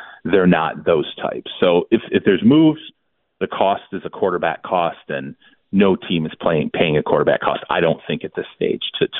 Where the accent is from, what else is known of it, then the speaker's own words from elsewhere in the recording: Michigan, United States; You know, come on, man. We're from Michigan. I say pop, and I think it was like the first week or two I was down here.